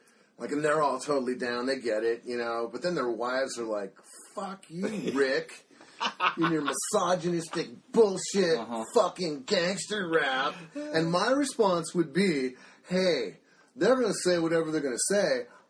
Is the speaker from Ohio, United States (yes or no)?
no; Browns Point, Washington, United States; Because I grew up in Browns Point.